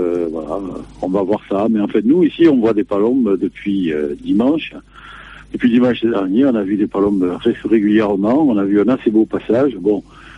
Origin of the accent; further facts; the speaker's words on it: Nouvelle-Aquitaine, France; moi je vois chez nous, en Dordogne, là il y a du gland en pagaille partout